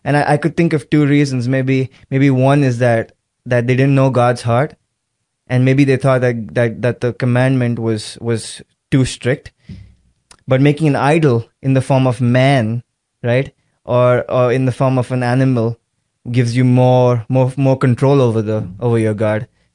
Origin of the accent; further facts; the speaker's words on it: Mumbai, Maharashtra, India; Yeah, we go to school.